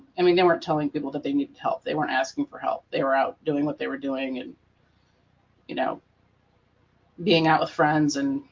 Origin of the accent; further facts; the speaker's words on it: Clarkston, Michigan, United States; I'm from Michigan. Like, I mean, I grew up in Clarkston, where the mother of Ethan Crumbly grew up.